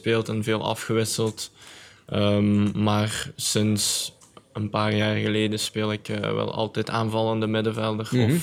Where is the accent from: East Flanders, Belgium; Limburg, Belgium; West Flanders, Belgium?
Limburg, Belgium; Sint-Truiden; Ik ben 20 jaar, ik kom van Sint-Truiden.